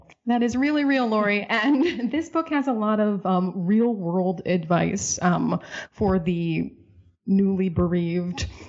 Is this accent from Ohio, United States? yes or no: no; New York, United States; Coincidentally, I am visiting my parents in New York. I'm from New York. I'm back here for the first time in a year.